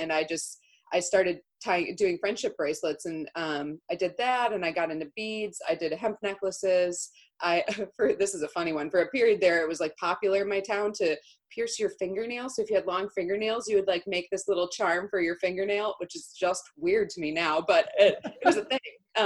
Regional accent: Marinette, Wisconsin, United States; I grew up in Marinette, Wisconsin, which is on the border of the UP, so I probably spent half of my time in Menominee, which is in Michigan

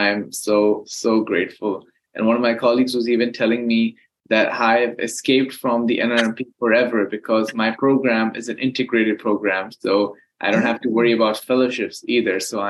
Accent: Lahore, Punjab, Pakistan; I was born and raised in Lahore, Pakistan. I completed all my education from there. I went to high school, college, and then medical school, all in Lahore, Pakistan.

